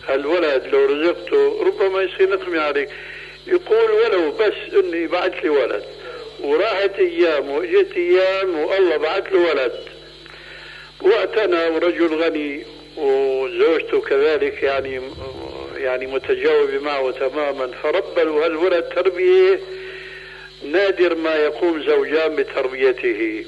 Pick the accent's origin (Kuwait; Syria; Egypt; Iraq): Syria; هيك كما يقولون عندنا في سوريا